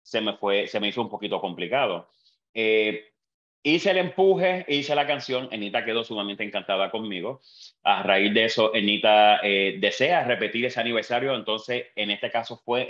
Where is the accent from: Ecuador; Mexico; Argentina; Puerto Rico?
Puerto Rico; tuve la babilla, como decimos puertorriqueños